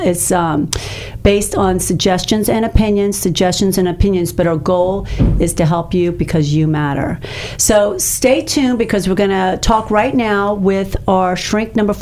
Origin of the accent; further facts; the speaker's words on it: Tampa, Florida, United States; I'm a native from Tampa.